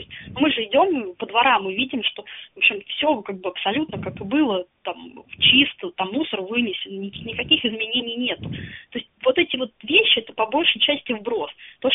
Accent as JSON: {"language": "Russian", "town": "Smolensk", "region": "Smolensk Oblast", "country": "Russia", "tie": "born or raised there", "said": "Я сама родом из Смоленска, у меня там как бы все дворники во всех дворах русские."}